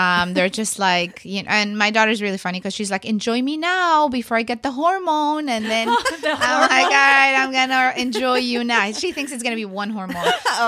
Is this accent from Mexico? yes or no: yes; Mexico City, Mexico; also born or lived in Tijuana; I first 3 months of my life, I grew up in Tijuana, if that counts for anything, and then I moved to Mexico City. So until I was about 8 years old, I lived